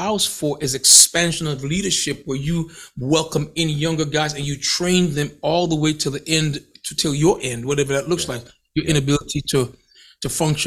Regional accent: Alabama, United States; now in Georgia, United States; I'm speaking just, you know, I'm speaking as a native Alabamian.

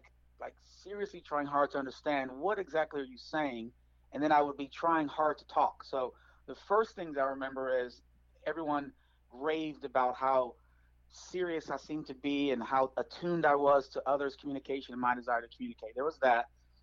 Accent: Chicago, Illinois, United States; also born or lived in Phoenix / Houston; Well, I was born in Chicago. I was raised kind of in Chicago, but also in Phoenix, Houston, and then back to Chicago. So from about 10 until 20, it was Chicago again.

